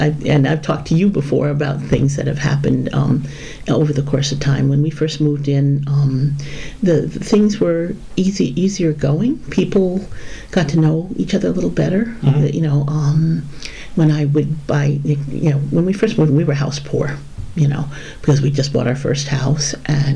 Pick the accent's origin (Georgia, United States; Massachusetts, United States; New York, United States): New York, United States; Long Island; now in New Milford, United States; I grew up on Long Island, but when we went looking for a house, this was an affordable place to buy our first home, and it's been our only home.